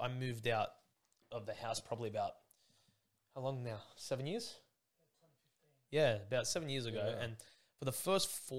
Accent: Greenacre, New South Wales, Australia; also born or lived in Campbelltown; Yeah, I'm a Greenacre boy. Yeah, there you go. We grew up in Campbelltown for a bit as well.

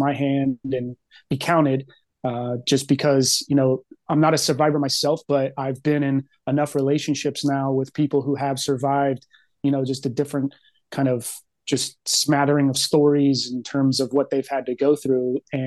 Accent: Dallas, Texas, United States; so I'm from Texas originally, Dallas.

